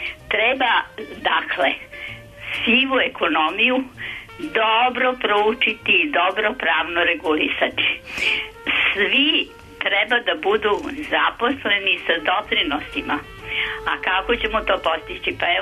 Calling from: Novi Sad, Vojvodina, Serbia; Ja sam iz Novog Sada i imam jedan predlog.

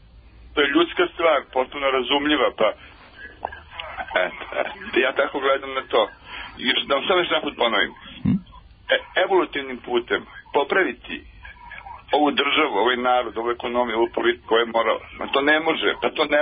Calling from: Belgrade, Serbia; Ja sam predsjednik iz Beograda, hoću nešto da vam kažem.

